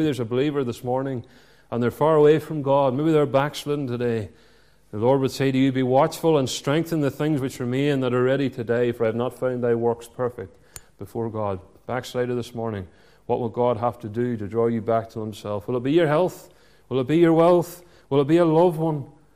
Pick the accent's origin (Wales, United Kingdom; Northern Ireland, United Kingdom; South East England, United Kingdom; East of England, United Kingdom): Northern Ireland, United Kingdom; Ballymena; I grew up in Ballymena, just outside Ballymena